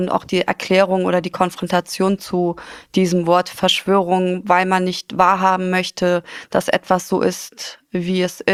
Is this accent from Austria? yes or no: no; Afghanistan; born there; German is a second language; Ich bin gebürtig aus Afghanistan. Meine Mutter ist Pakistanin, mein Vater ist Afghane.